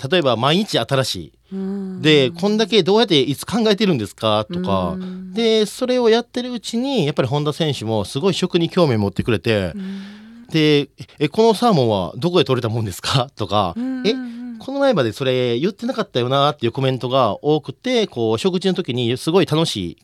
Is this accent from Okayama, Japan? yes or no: no; Osaka, Japan; now in Australia; やっぱり大阪出身なんでお好み焼き食べたいなってめっちゃ思う時ありますけどね。